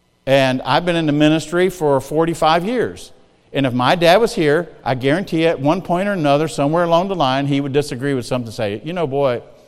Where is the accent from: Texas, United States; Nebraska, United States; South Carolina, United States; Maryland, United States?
South Carolina, United States; Marion; So I left as a youth pastor, and I felt called of God to go to Marion, South Carolina, my hometown where I was born, and start a church.